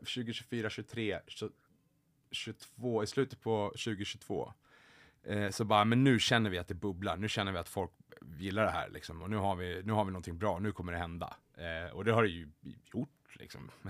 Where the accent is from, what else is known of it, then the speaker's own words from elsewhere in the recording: Järfälla, Stockholm County, Sweden; now in Sandviken, Sweden; som jag är uppvuxen i liksom i Stockholms län, Järfälla, norr om Stockholm är uppvuxen i, men mycket Stockholm, och när jag flyttade nu, som jag bor i Sandviken här utanför Gävle